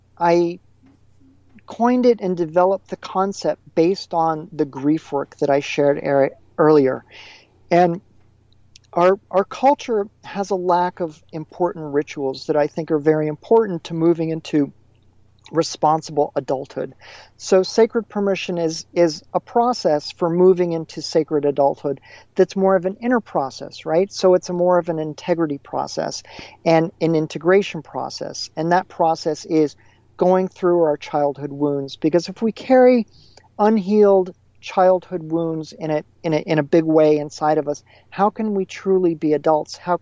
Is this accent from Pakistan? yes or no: no; Connecticut, United States; I grew up in Connecticut. My parents taught at Wesleyan University